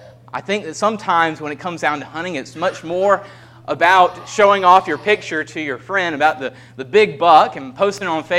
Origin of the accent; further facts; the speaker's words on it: the South, United States; I grew up in the South, the Deep South, and there they say football is king or football is God or football is religion.